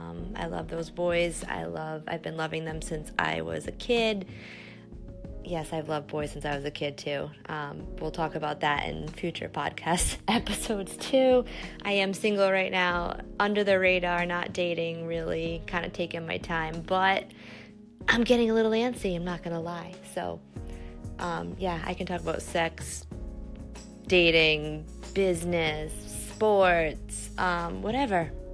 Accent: Rhode Island, United States; And I said wicked because I am from Rhode Island.

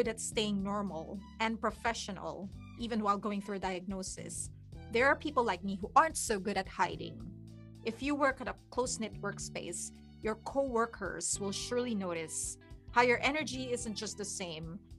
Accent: Spain; English is a second language; moved away as an adult; now in San Diego, United States; I was 36 years old and I was just starting in San Diego here in California. I came from Spain and living here

